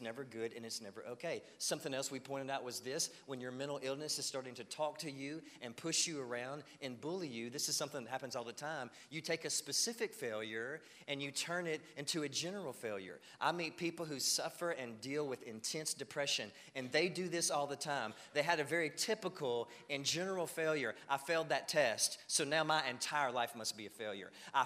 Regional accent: Louisiana, United States; I'm a Cajun, full-blooded, man. My dad's mom, she couldn't hardly speak English, man.

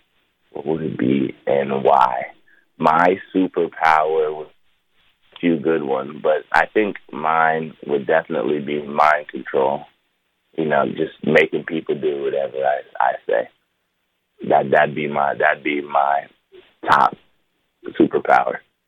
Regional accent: Minnesota, United States; now in Florida, United States; I played hockey and soccer were my first two sports when I was growing up in Minnesota. And I loved hockey and soccer. I still love watching hockey and soccer. But when I moved to Florida

